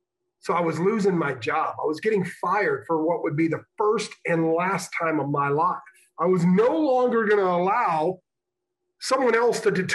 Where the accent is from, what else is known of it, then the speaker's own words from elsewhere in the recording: Illinois, United States; And so it's like growing up in Northern Illinois, back and forth from family on the Illinois-Iowa border, hanging out in Chicago in the inner city.